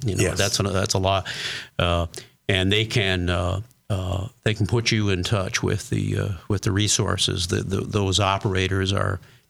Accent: Milwaukee, Wisconsin, United States; moved away; my hometown is Milwaukee, Wisconsin. Well, we've been here now for 37 years

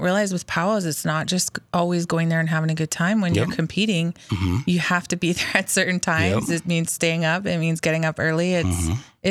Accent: Bismarck, North Dakota, United States; I grew up in Bismarck here.

